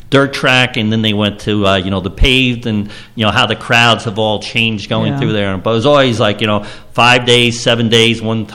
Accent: New Jersey, United States; growing up in Hunterdon County with all the farms and the lands and stuff that was out there.

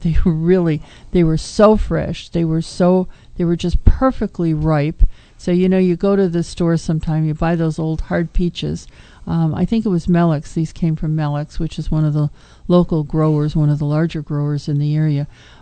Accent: Wisconsin, United States; those of you who know me know I grew up in Wisconsin, this reminded me of the small town ice cream socials

